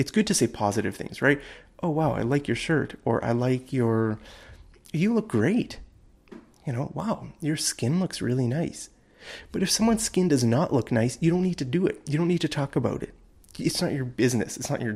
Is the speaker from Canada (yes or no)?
yes; Canada; as a Canadian, that was so weird.